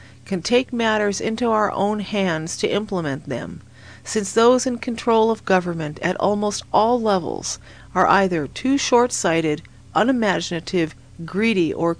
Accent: California, United States; I'm from Southern California and have seen firsthand how greed, otherwise known as economic development, can turn a beautiful land into a hellhole

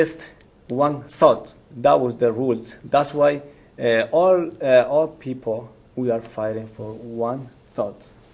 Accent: Ecuador; we are indigenous people from Ecuador, and the major people from South America, especially from west side, I mean Colombia, Ecuador, Peru, and Bolivia, has roots

